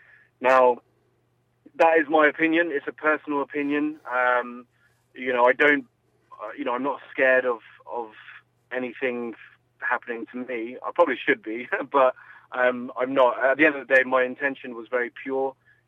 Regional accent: England, United Kingdom; I was born here, bred here. I'm just as British as everyone else.

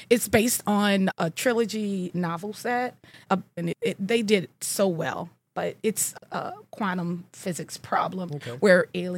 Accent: New Orleans, Louisiana, United States; also born or lived in Houston; Sure. So I grew up in New Orleans and went to college in Houston, University of Houston, Cougars

